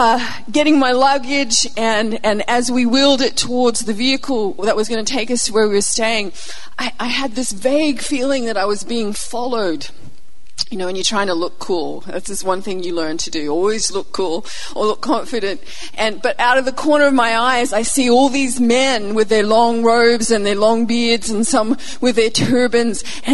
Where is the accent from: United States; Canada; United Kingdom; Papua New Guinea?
Papua New Guinea; born there; I'm the daughter of missionaries. I was born in Papua New Guinea, so always had a bit of a natural cross-cultural bend.